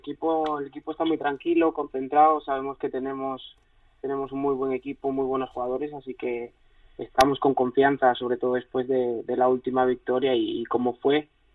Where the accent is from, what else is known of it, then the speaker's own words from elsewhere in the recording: Zaragoza, Aragon, Spain; moved away; Llevo mucho tiempo fuera y estoy bien, la verdad que me han ido bien las cosas. Ha sido un camino largo desde que salí de Zaragoza, dando vueltas por el mundo